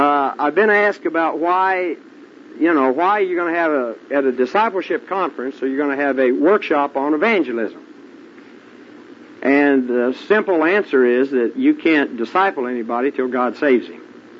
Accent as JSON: {"language": "English", "town": "Yukon", "region": "Oklahoma", "country": "United States", "said": "I'm from Yukon, Oklahoma. It's a little suburb right west of Oklahoma City."}